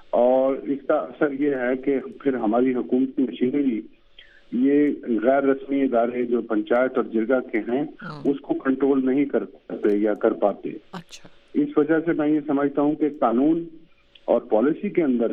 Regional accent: Multan, Punjab, Pakistan; اتفاق سے میرا تعلق ملتان کے علاقے سے ہے

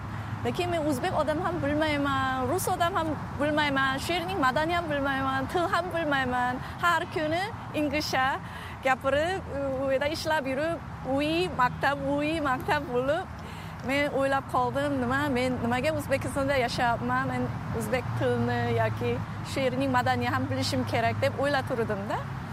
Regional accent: Seoul, South Korea; born there; Uzbek is a second language; Seul Koreyada tug'ilganman. Keyin 97 yilda birinchi marta O'zbekistonga borib

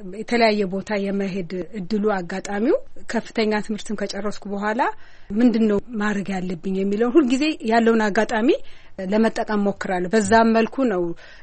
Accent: Dessie, Amhara, Ethiopia; also born or lived in Asella / Finote Selam / Addis Ababa; የተወለድኩት አሰላ ነው፣ ግን 2 ዓመት ሲሆነኝ አባቴ የፖሊስ አባል ስለነበረ መቀየር ነበረበት። ስለዚህ ትምህርት የጀመርኩት ደሴ ቴጌመነ ትምህርት ቤት፣ ከዛ ቀጥሎ ወደ ፍኖተ ሰላም ጎጃም፣ ከዛ መጨረሻ ላይ አዲስ አበባ ነው አጠናቀቅኩት ትምህርቴን።

